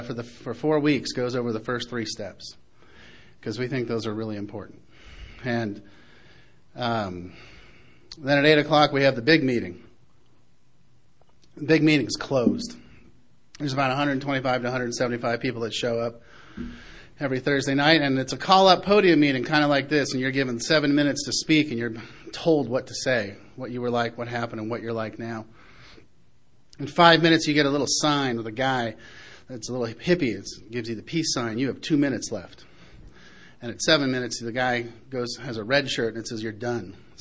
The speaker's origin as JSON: {"language": "English", "town": "Palo Alto", "region": "California", "country": "United States", "tie": "born or raised there", "said": "I grew up in Palo Alto, California. It was a cute little college town."}